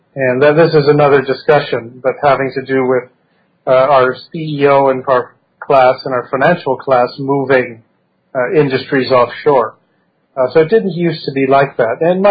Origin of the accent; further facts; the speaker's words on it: Virginia, United States; because I'm from Virginia, and I take great pleasure in never having stayed overnight in the state of Maryland.